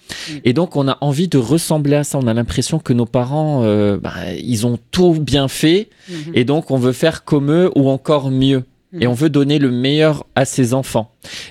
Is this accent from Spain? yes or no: no; Morocco; Moi, j'aime beaucoup, par exemple, tout ce qui est cuisine de mon pays d'origine au Maroc.